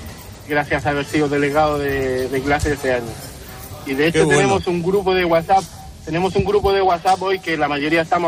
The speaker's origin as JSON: {"language": "Spanish", "country": "Chile", "said": "yo soy de una tierra que creo que por lo que he escuchado conoces un poco. Soy de Chile."}